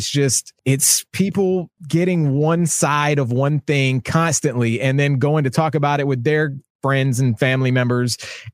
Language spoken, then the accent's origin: English; the South, United States; I mean, I grew up white and in the South with, you know, a father that's from the middle of nowhere in Kentucky.